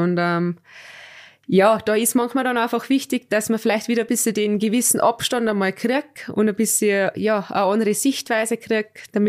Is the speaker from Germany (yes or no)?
no; Austria; Es ist bei uns in Österreich, ich kenne die Mädels, mit denen ich unterwegs bin, schon jahrelang.